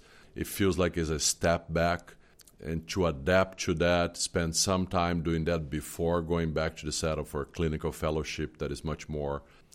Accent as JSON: {"language": "English", "country": "Brazil", "tie": "born or raised there", "moved": "as an adult", "lives_now": "United States", "said": "Born and raised in Brazil a long time ago. Moved to the United States after finishing my neurosurgery residency in Brazil"}